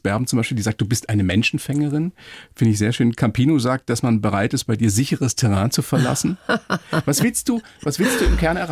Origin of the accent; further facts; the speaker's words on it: Bavaria, Germany; Fahr mal dahin, wo ich herkomme, in die Oberpfalz.